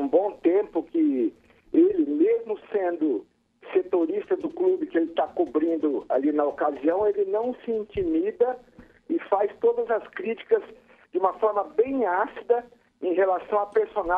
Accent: Cotia, São Paulo, Brazil; Eu sou da Granja Viana, mas estou passando aqui pertinho do Jovem Pan.

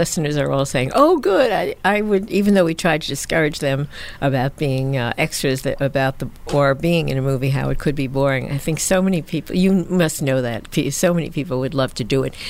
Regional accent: New York, United States; accent: New York; plus my still accent. So, from New

